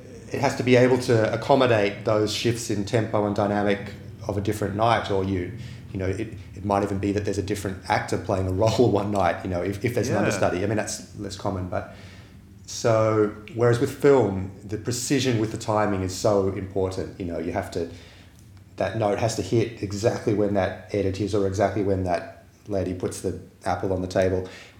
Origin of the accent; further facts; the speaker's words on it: New South Wales, Australia; Yeah, I was born here. I grew up just out of Sydney in quite an unusual way. We didn't have electricity and we were living in the bush.